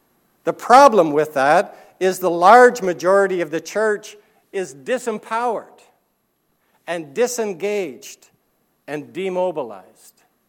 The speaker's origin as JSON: {"language": "English", "country": "Canada", "said": "I'm a Canadian, and I'm a missionary to Canada."}